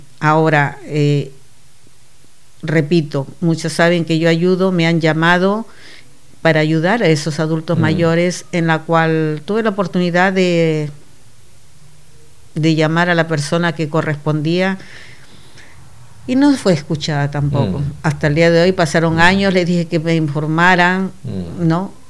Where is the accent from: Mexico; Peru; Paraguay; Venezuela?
Peru; moved away as an adult; also born or lived in Uruguay; yo nací en Uruguay, soy de padre de Valencia y madre peruana, pero cuando se separaron me llevaron al Perú.